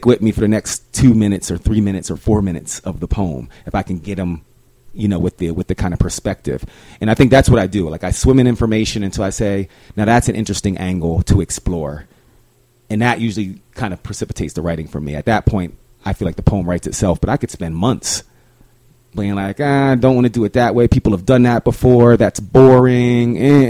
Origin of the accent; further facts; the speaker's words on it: New Jersey, United States; So I've only been here 8 years. I'm this dude from New Jersey. Like, I didn't grow up here.